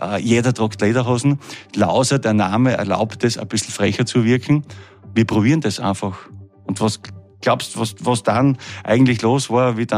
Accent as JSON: {"language": "German", "region": "Styria", "country": "Austria", "said": "Nein, das war bei uns in der Steiermark sogar."}